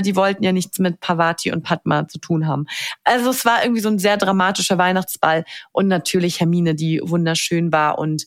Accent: Bavaria, Germany; Wahrscheinlich gab es das nur bei uns in Bayern.

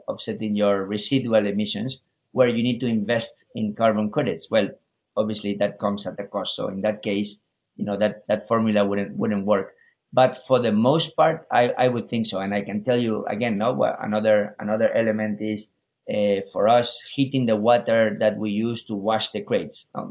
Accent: Spain; English is a second language; So I'm Spanish, based in Spain. I grew up in Spain, actually. But I spent my last year of high school in the States to learn English

